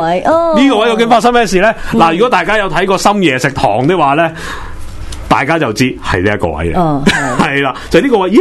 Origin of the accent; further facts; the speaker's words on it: Hong Kong; 我哋香港人睇，即係我哋香港人唔能夠，即係唔係個個都可以去喺日本住一排噶嘛